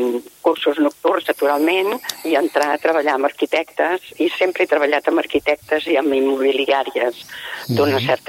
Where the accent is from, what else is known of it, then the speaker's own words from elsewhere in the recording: Soleràs, Catalonia, Spain; I nosaltres venim de pagès, som del Soleràs.